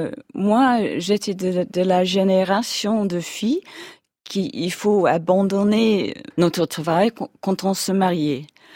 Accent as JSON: {"language": "French", "region": "England", "country": "United Kingdom", "said": "Ah, c'était la première fois, j'avais 17 ans, c'était la première fois que j'ai quitté Angleterre. Pour moi, c'était incroyable."}